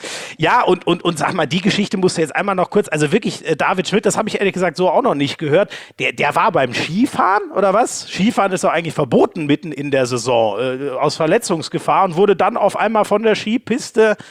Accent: Munich, Bavaria, Germany; ich als Münchner kann natürlich immer nur sagen, dass München die schönste Stadt der Welt ist.

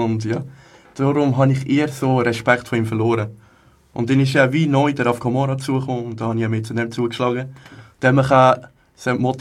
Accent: Hägglingen, Aargau, Switzerland; Wollen ist eigentlich schon wie eine zweite Heimat für mich. Ich komme aus Häcklingen, da ist gerade nebendran.

